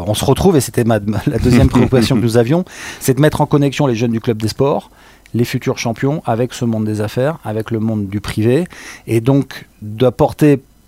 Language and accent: French; Bordeaux, Nouvelle-Aquitaine, France; moi je suis un provincial, hein, je suis un bordelais d'origine.